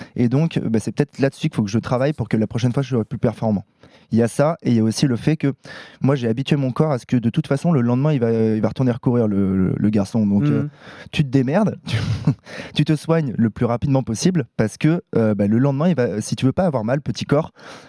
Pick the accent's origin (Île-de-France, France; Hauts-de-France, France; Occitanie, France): Île-de-France, France; Paris; C'est quand même un des rares trails qui se passe chez moi à Paris.